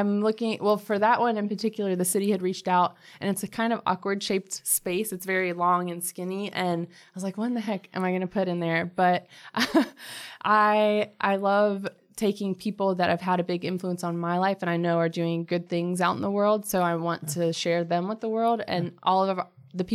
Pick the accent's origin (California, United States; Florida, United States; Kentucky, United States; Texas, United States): Kentucky, United States; now in Charlotte, United States; I grew up in Kentucky, so it would be at the bingo hall, at the movie theater, at random places around town, and I was her little paint assistant. And then when we both moved to Charlotte